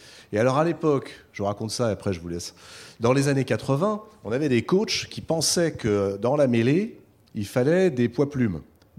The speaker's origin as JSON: {"language": "French", "town": "La Rochelle", "region": "Nouvelle-Aquitaine", "country": "France", "said": "Je viens de La Rochelle, moi."}